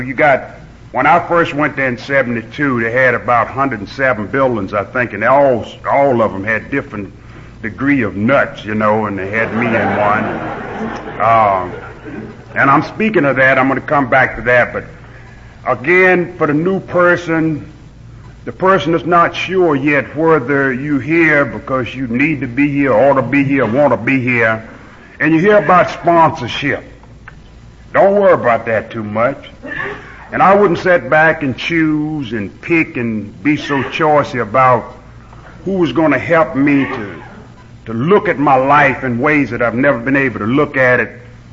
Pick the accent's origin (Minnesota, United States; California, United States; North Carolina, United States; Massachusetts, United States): North Carolina, United States; Carthage; I was born and raised up here in North Carolina. That's my home, Carthage, North Carolina, just a few miles up from Pinehurst and Southern Pines.